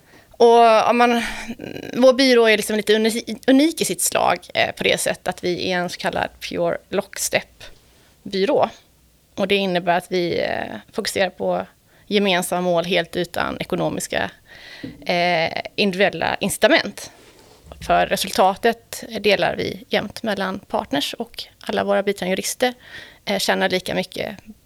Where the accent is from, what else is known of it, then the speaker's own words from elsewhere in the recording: Falkenberg, Halland County, Sweden; jag kommer då utbildningen från Halland, från Falkenberg. Och när jag skulle börja läsa så hamnade jag i Lund.